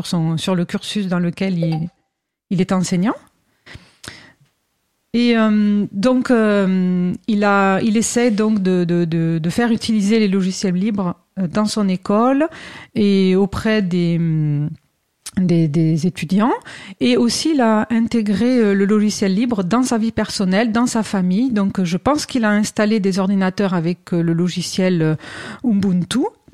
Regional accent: Occitanie, France; c'est là que je l'ai rencontré parce que je viens du Gers.

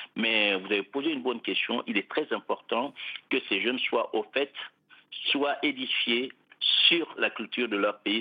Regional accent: Bankmana, Koulikoro, Mali; Mon village, c'est Bankmana. Bankmana est situé au cœur du Mandé

